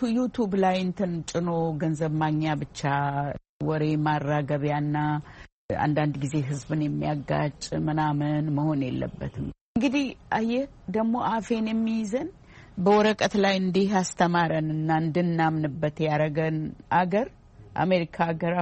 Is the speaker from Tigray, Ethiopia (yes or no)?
no; Oromia, Ethiopia; እኔ እኮ የተወለድኩት አንዲት ጥግ የኢትዮጵያ ትንሽ መንደር